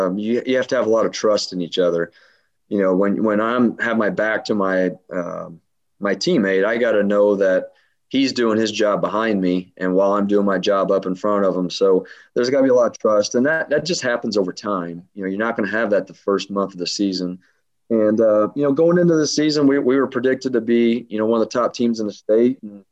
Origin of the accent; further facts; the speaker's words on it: Illinois, United States; I'm not from St. Louis. I'm from the Illinois side, you know, grew up not too far away